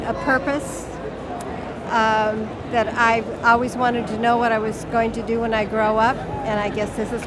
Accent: Spokane, Washington, United States; from Spokane, Washington

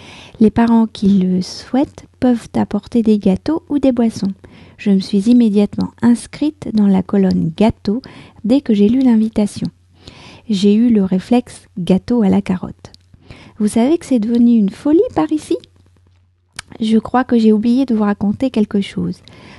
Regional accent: France; je suis française, j'habite près de Paris

